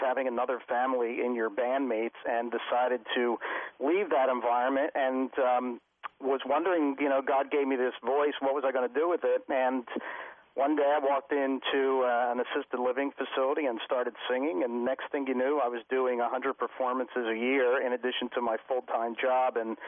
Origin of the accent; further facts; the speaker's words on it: Philadelphia, Pennsylvania, United States; I'm a guy from South Philly.